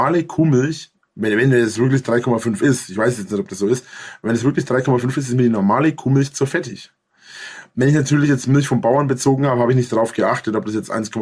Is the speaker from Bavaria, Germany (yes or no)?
yes; Bavaria, Germany; Der Witz ist, bei uns in Franken, in Bayern, heißen die Dinger Pfannkuchen.